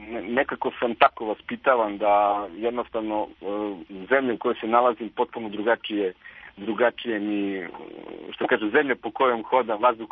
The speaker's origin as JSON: {"language": "Serbian", "town": "Kraljevo", "region": "Raška District", "country": "Serbia", "tie": "born or raised there", "said": "ja sam rodom iz Kraljeva"}